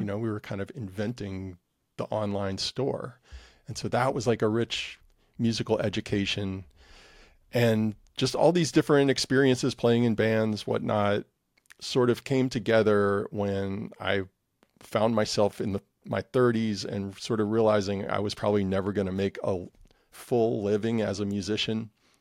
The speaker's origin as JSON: {"language": "English", "town": "New Orleans", "region": "Louisiana", "country": "United States", "tie": "born or raised there", "said": "I would say I was blessed to be born and raised in New Orleans, which is a very, very sound-rich, you know, culture."}